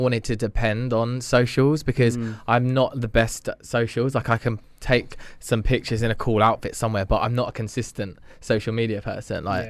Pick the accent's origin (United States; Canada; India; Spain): Spain; Like I grew up in Spain, I was so naive